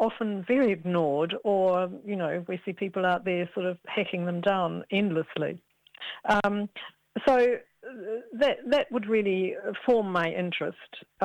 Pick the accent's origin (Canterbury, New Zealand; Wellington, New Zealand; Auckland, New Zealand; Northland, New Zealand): Auckland, New Zealand; I'm from Tamaki Makaurau.